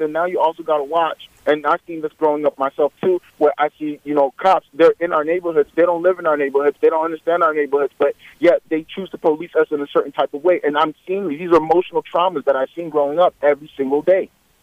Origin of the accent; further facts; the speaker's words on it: Florida, United States; I am a black male. I grew up in Broward County in a predominantly black neighborhood.